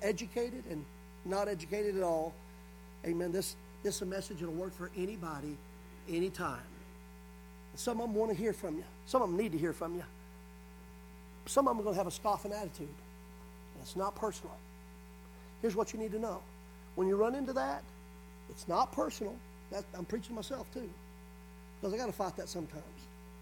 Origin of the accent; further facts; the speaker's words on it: Tennessee, United States; also born or lived in Texas; And I know technically I was born in Texas, but I'm a Tennessee boy. I was raised right here.